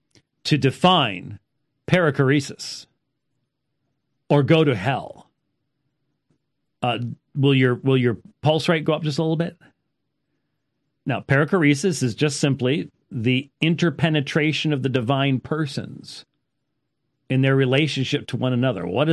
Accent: Phoenix, Arizona, United States; I'm from Phoenix, Arizona, and I'm a Christian apologist, I'm not a Jehovah's Witness

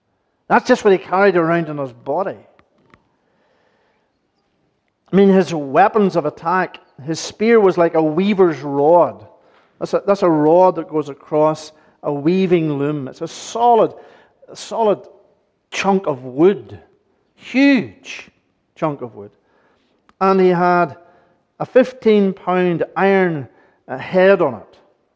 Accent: Coleraine, Northern Ireland, United Kingdom; Because I grew up in Colerain, and that was my local paper.

